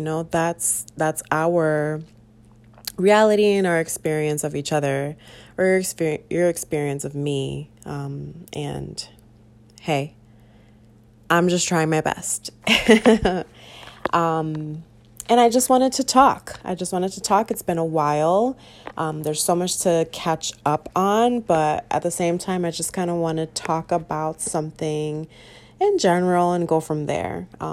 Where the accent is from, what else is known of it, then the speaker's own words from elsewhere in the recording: United States; born there; I'm 34 years old. I'm a single Puerto Rican woman. I live in Connecticut. I was born in the United States, yada, yada, yada.